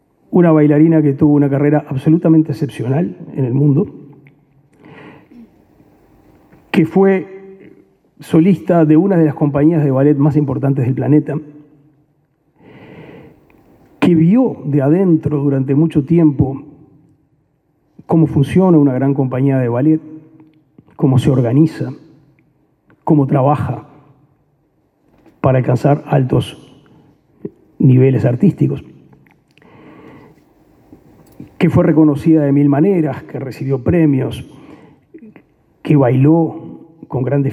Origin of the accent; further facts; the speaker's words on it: Uruguay; los uruguayos